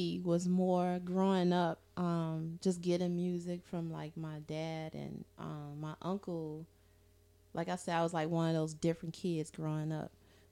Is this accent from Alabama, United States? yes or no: no; Chicago, Illinois, United States; I am not. I'm from Chicago, born and raised. Migrated here 4 years ago.